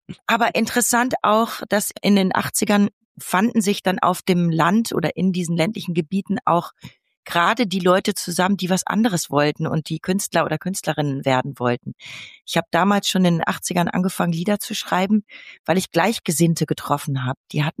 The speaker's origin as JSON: {"language": "German", "region": "North Rhine-Westphalia", "country": "Germany", "moved": "yes", "said": "Ich komme ja aus Ostwestfalen, aber da musste ich natürlich auch ganz früh wegziehen, weil es waren halt die Art von ländlichen Gebieten, wo Jugendliche nicht so viel Mitspracherecht hatten"}